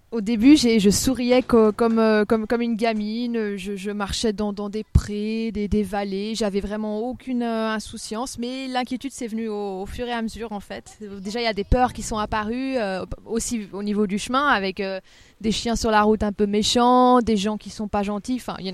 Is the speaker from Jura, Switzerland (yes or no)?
no; Meyrin, Geneva, Switzerland; born there; je suis née à Mérin, mais sur ma carte d'identité, c'est Plan-les-Ouattes